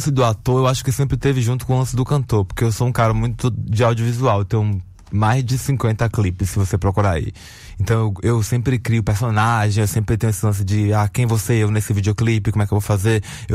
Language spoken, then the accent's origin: Portuguese; Alagoinhas, Bahia, Brazil; a gente é de Alagoinhas, né? Meu pai é de Tanquinho. A gente morava em Alagoinhas.